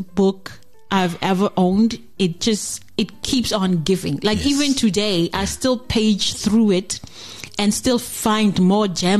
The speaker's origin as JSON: {"language": "English", "country": "South Africa", "lives_now": "Belgium", "said": "I always say I'm from South Africa because it's just, it doesn't sit right with my spirit to say that I'm from Belgium. I'm not from Belgium."}